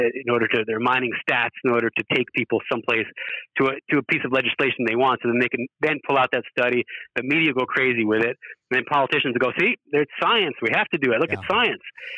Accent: United States; because I'm the American there, and the South Africans especially don't want to hear that from an American.

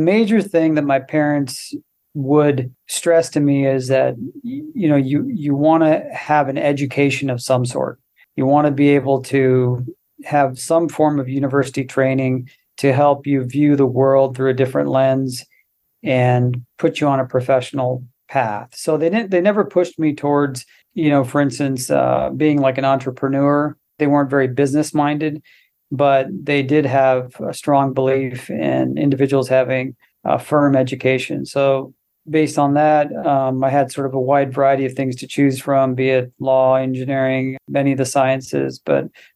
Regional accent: Seattle, Washington, United States; also born or lived in New Orleans; now in Los Angeles, United States; So I grew up in the Pacific Northwest, raised in the greater Seattle, Washington area.

